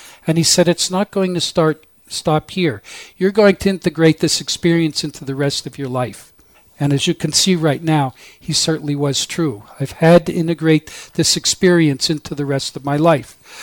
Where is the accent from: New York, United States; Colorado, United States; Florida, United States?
New York, United States; And I thought, you know, I'm from New York, I like to shock people, I said.